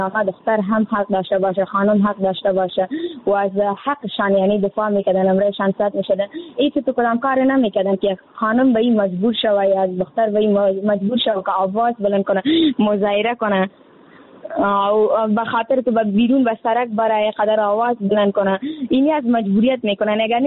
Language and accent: Persian; Afghanistan; در جامعه هم ما افغان هستیم